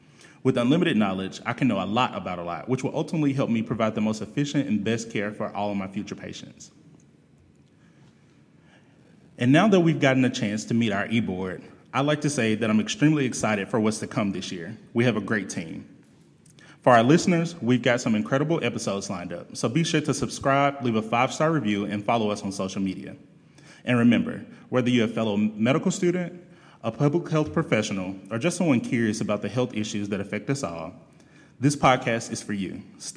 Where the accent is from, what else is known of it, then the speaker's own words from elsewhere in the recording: Byron, Mississippi, United States; I'm from Byron, Mississippi, and my current specialty of interest includes internal medicine and anesthesia.